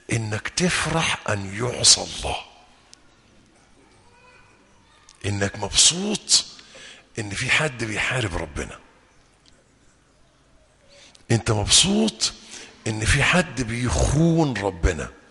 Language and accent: Arabic; Egypt; يعني يبدو إن الظاهرة دي مش موجودة عندنا في مصر الحمد لله، عندهم في الخليج